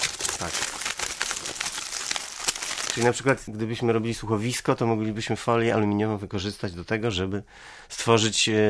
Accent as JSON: {"language": "Polish", "town": "Suwałki", "region": "Podlaskie Voivodeship", "country": "Poland", "said": "Pochodzę z Suwałki i spędziłem tam 4 lata w tym liceum"}